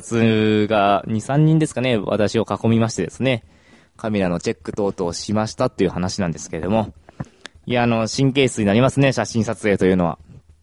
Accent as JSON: {"language": "Japanese", "town": "Toyohashi", "region": "Aichi", "country": "Japan", "tie": "born or raised there", "said": "私、地元が愛知県の豊橋市なんですけれども"}